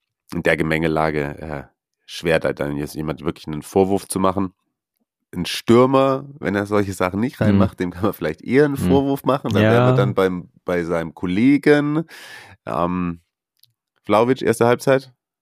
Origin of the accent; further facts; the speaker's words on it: Swabia, Germany; wie man bei uns in Schwabe früher gesagt hat, dreierles S.